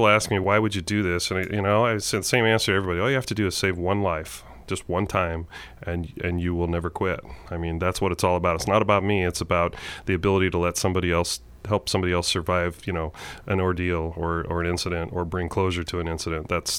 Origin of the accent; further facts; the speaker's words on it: Winston, Oregon, United States; So I was born and raised here in Douglas County. I went to Douglas High School. I'm a Winston boy. I've lived here my whole life